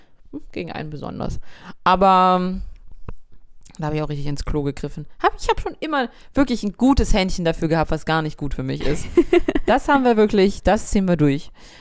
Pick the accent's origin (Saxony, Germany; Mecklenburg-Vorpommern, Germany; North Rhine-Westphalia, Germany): Saxony, Germany; Dresden; Viele von denen oder einige von denen sind da geblieben, also in Dresden, wo ich herkomme